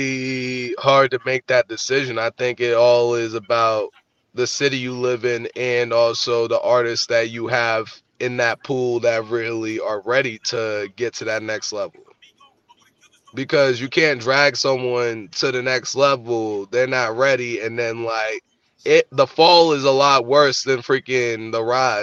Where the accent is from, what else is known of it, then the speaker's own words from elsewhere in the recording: Massachusetts, United States; We're both from Massachusetts.